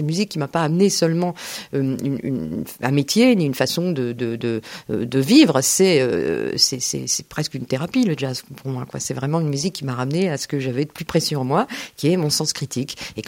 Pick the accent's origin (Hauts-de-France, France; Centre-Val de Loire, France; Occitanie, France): Hauts-de-France, France; Longfossé; born there; Je suis née près de Dèvres, banlieue nord de Dèvres, Longfossé, 300 habitants.